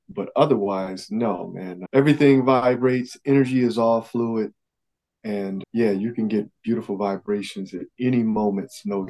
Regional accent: Alliance, Ohio, United States; So growing up in the Midwest in a little town called Alliance, Ohio.

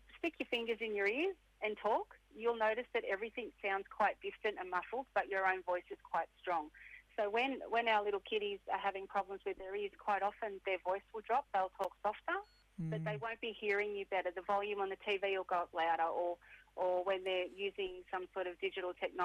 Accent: Nevertire, New South Wales, Australia; I'm Wiradjuri from Nevatire in New South Wales, Central West New South Wales.

